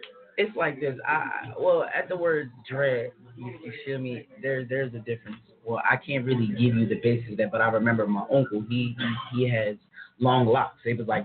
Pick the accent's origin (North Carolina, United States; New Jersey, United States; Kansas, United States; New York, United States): New Jersey, United States; I'm from South Jersey, South Side. That's what I'm repping.